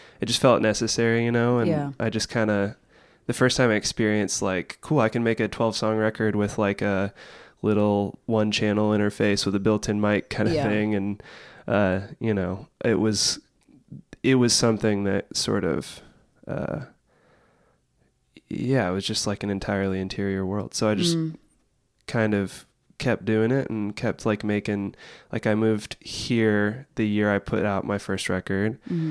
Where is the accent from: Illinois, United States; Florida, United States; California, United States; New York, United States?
Florida, United States; I grew up in Central Florida, so it's like the very southern part of Florida